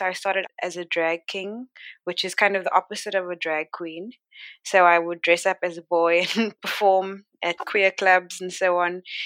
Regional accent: Cape Town, Western Cape, South Africa; I am from Cape Town, South Africa.

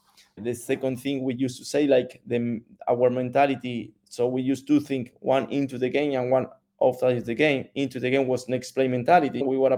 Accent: Buenos Aires, Argentina; I am from Buenos Aires, the capital of the country in Argentina. I work in Santiago del Estero, which is 1,000 kilos from Buenos Aires in the north

